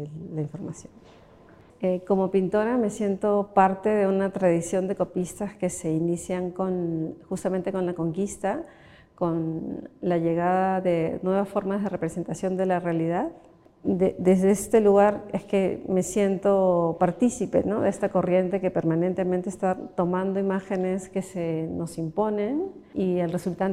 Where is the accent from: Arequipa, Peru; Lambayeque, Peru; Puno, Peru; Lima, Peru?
Lima, Peru; also born or lived in Madrid, Spain; la artista de la exposición. Soy artista visual, nací en Perú, he hecho prácticamente mi vida entre Lima y Madrid.